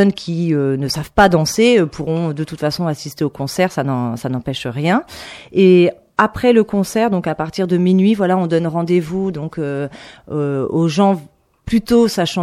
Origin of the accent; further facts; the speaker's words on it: Caen, Normandy, France; Je suis également originaire de Caen